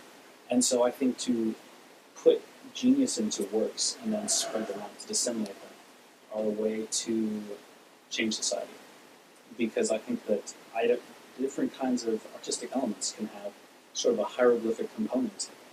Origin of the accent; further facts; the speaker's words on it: Florida, United States; I come from Florida, and it's like the people that are the most Christian crusaders